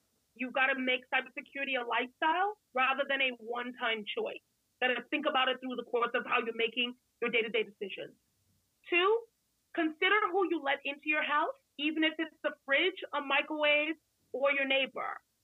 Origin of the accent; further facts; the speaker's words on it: Nigeria; I'm Nigerian, my family there, they've had the phones for a while.